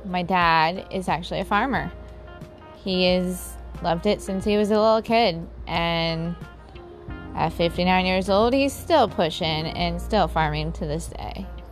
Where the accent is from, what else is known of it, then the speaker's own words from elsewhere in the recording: Mount Sterling, Ohio, United States; I am from Mount Sterling, Ohio.